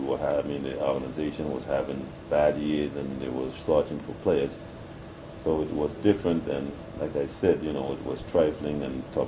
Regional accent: St. Croix, U.S. Virgin Islands; Well, I was born in St. Croix, Virgin Islands, and I played around the schoolyards, and eventually got into, on the high school teams, inter-island meets against the other islands.

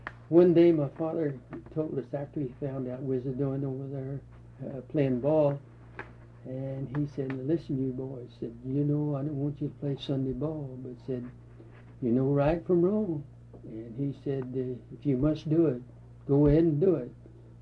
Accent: Altus, Oklahoma, United States; born there; And so my hometown, Aldous, that's where I was born.

